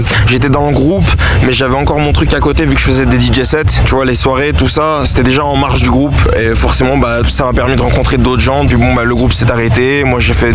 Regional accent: Saint-Étienne, Auvergne-Rhône-Alpes, France; Bah alors je suis stéphanois encore, hein, j'habite toujours pas à Paris. Non, je suis content d'habiter à Saint-Etienne.

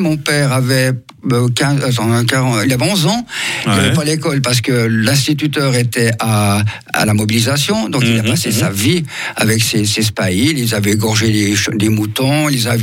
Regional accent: Switzerland; quand ils étaient chez nous en Suisse

